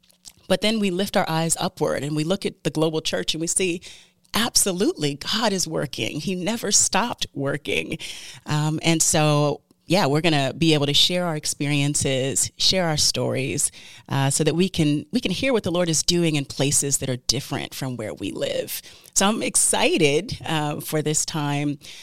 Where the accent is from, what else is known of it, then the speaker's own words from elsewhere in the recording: United States; first language English; now in Philadelphia, United States; I should say that English is my first language. I was raised in the States. I currently live in Philadelphia with my husband, Shai, and our three kids.